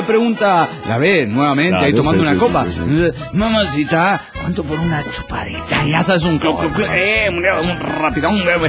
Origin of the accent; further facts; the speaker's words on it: Huaraz, Ancash, Peru; de Huaraz, Perú.